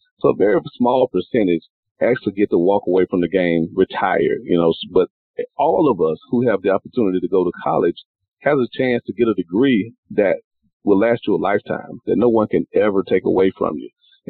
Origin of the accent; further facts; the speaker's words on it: Quincy, Florida, United States; growing up in Quincy, Florida, a small town, small community, there wasn't much else to do, you know.